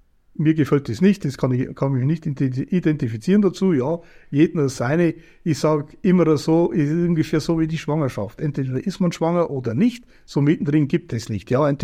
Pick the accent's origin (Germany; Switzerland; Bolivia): Germany; Moosloh, Bavaria; now in Merkelsteig, Germany; in der Moosloh ja auch geboren und aufgewachsen in der Moosloh. Jetzt wohne ich in Merkelsteig. Merkelsteig drunten ist für mich ein sehr schönes Gebiet, rundum Natur.